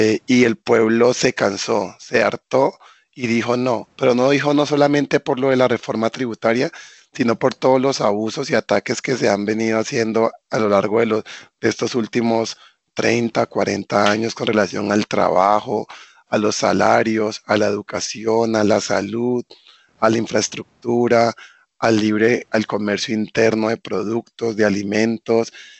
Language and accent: Spanish; Colombia; a manifestarnos de manera pacífica, como los colombianos sabemos hacerlo